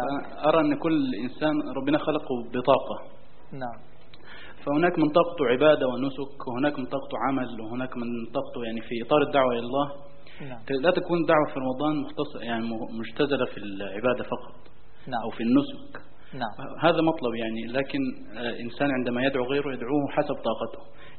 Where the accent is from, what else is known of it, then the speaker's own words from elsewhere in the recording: Egypt; also born or lived in Medina, Saudi Arabia; انا مصري بس كنت عايش خارج يعني في المدينه